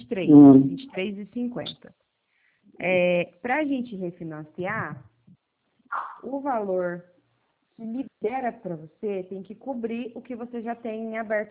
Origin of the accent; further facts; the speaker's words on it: São Paulo, Brazil; Eu sou do interior de São Paulo. Moro. Não sei se o senhor já ouviu falar de Presidente Prudente